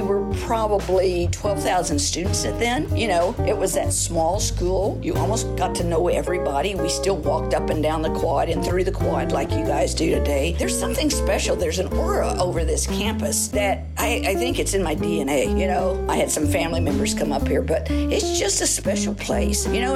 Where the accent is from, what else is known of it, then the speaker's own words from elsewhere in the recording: Pecos, Texas, United States; Well, I think that I came from Pecos, Texas, which was flat, and to come to these hills